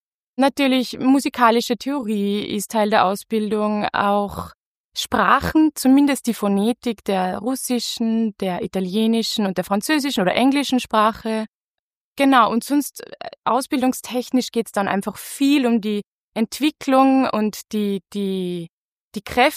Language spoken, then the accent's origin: German; Linz, Upper Austria, Austria; now in Vienna, Austria; ich komme aus Oberösterreich, bin gebürtige Linzerin und lebe jetzt in Wien.